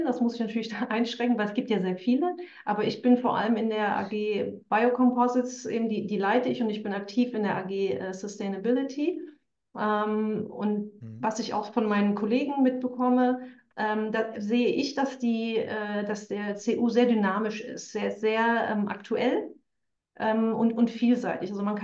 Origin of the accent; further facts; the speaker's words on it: Saxony, Germany; Aber Sächsisch wird in meiner Heimatstadt wenig gesprochen. Das ist eine Mischung aus dem Berliner Dialekt, dem Görlitzer Dialekt und dem Schlesischen so ein bisschen